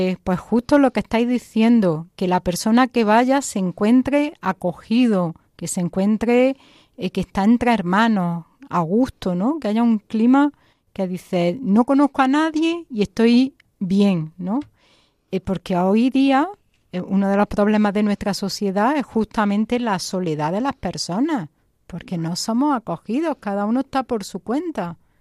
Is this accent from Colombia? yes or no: no; Sanabria, Castile and León, Spain; Yo procedo de Zamora, Sanabria